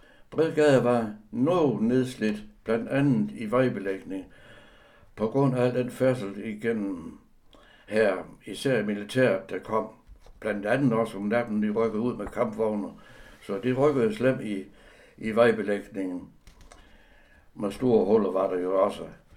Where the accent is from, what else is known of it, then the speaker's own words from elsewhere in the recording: Starup, Region of Southern Denmark, Denmark; born there; Jeg er født i Starup, Tofterup i 1938. Min far var tidligere stationsmester ved jernbanen, og min mor, hun passede en lille butik sammen med 5 børn.